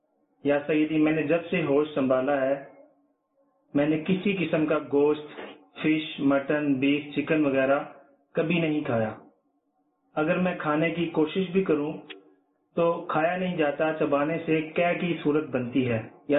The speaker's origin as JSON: {"language": "Urdu", "town": "Lahore", "region": "Punjab", "country": "Pakistan", "said": "میری عمر تقریباً 32 سال ہے, میرا تعلق لاہور سے ہے"}